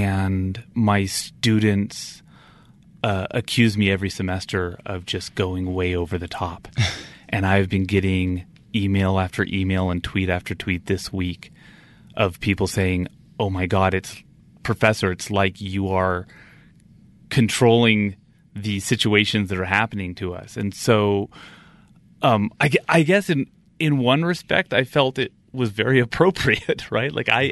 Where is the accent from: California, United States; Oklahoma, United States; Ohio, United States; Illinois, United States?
California, United States; now in Utah, United States; I grew up in California, and when I came to Utah and was introduced to the Latter-day Saint food pantry